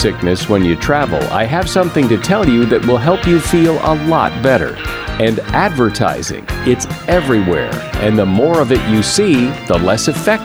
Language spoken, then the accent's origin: English; United States; I mean, I'm American.